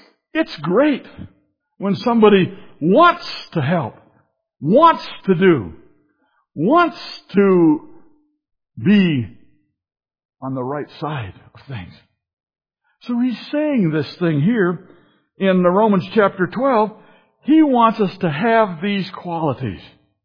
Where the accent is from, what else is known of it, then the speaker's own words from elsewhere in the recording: Wisconsin, United States; When I was in Vietnam, I was a lieutenant from Wisconsin.